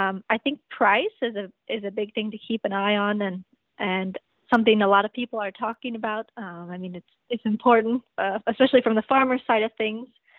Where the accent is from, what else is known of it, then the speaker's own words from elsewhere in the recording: Winchester, Illinois, United States; I grew up here in Illinois on a family farm outside of Winchester, Illinois.